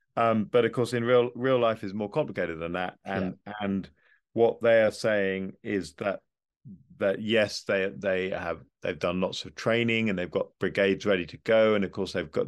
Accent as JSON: {"language": "English", "country": "United Kingdom", "said": "even as someone, as a Brit, I'm a very pro-European Brit"}